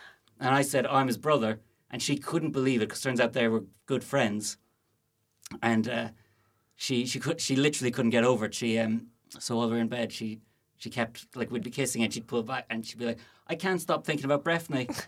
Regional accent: Ireland; I'm from Ireland

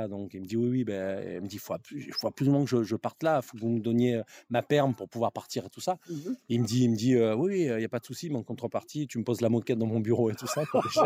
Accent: Hyères, Provence-Alpes-Côte d'Azur, France; born there; Je suis né à Hyères. J'habite un petit village qui s'appelait Leval, au-dessus de Brignoles.

